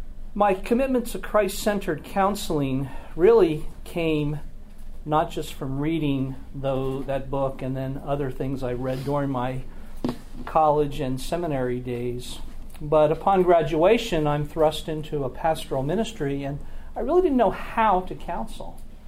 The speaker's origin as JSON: {"language": "English", "region": "New Jersey", "country": "United States", "tie": "born or raised there", "said": "My own background is I grew up in New Jersey, Jersey Shore, and you know, that's before there was ever an MTV show."}